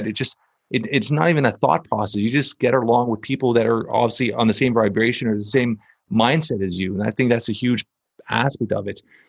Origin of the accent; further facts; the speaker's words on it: Toronto, Ontario, Canada; I grew up in Toronto